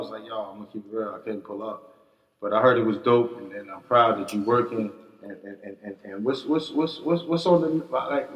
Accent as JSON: {"language": "English", "town": "Bronx", "region": "New York", "country": "United States", "said": "And shout out to myself, I'm from the Bronx, too, let's be clear."}